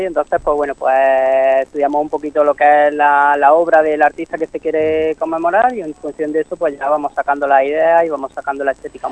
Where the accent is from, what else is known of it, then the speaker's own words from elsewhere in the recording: Almedinilla, Andalusia, Spain; Nosotros somos de Almedinilla, sí.